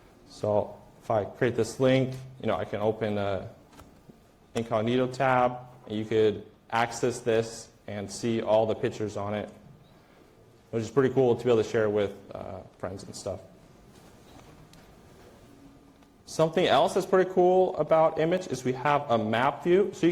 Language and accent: English; United States; I'm from the United States. I flew into Germany and spent a few days there before coming up to Brussels.